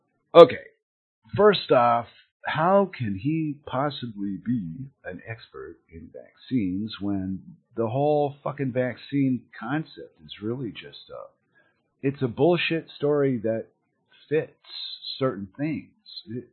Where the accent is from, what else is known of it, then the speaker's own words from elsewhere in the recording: United States; moved away; Being raised in a place that was one way and moving far, far away to another place and then watching the place that I started out just disinteg